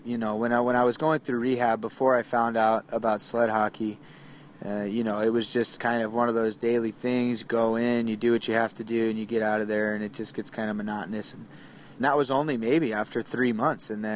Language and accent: English; Phoenix, Arizona, United States; I grew up playing hockey in Phoenix, Arizona.